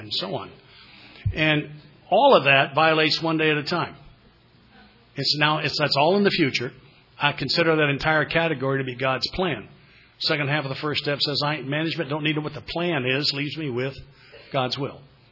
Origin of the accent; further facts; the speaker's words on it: the South, United States; So I grew up in the South.